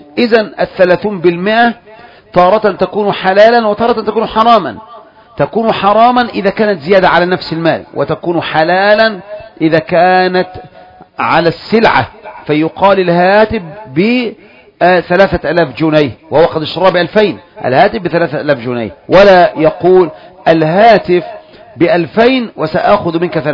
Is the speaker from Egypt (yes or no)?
yes; Egypt; زدنا كمصريين التفت اللي بيرد